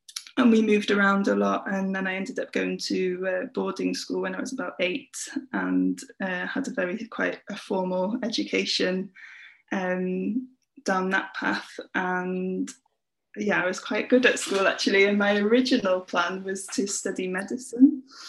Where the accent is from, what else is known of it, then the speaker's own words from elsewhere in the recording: Wales, United Kingdom; When I went, it was so much cheaper as a Welsh person to stay at a Welsh university, to go to a Welsh university.